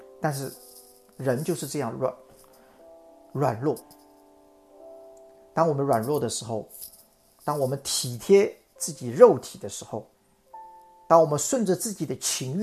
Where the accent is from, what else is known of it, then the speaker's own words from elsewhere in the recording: China; 我们中国人有一句古话叫兼听则明，偏听则暗